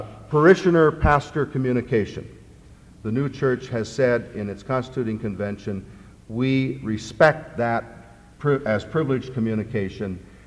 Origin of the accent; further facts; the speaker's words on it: Iowa, United States; I was born in 31, and I heard about it as a kid growing up in Iowa in a pastor's family.